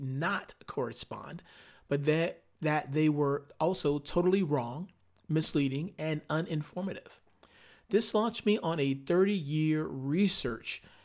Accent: Baghdad, Baghdad Governorate, Iraq; born there; first language Arabic; English is a second language; I was born in Baghdad, Iraq. My mother tongue is Arabic.

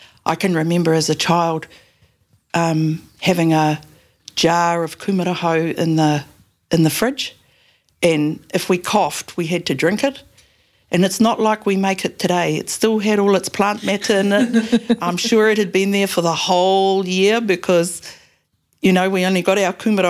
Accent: Tokoroa, Waikato, New Zealand; also born or lived in Manawatū, New Zealand / Tamaki, New Zealand; So I was born in Tokoroa and lived with my maternal aunt. I was whangai to my maternal aunt when I was from birth and lived there for a while, then moved to the Manawatū with my birth family

